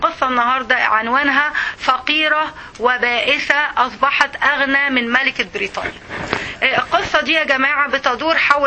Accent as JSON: {"language": "Arabic", "country": "Egypt", "lives_now": "United States", "said": "احنا مصريين وانتو سوريين وانتو فلسطينيين"}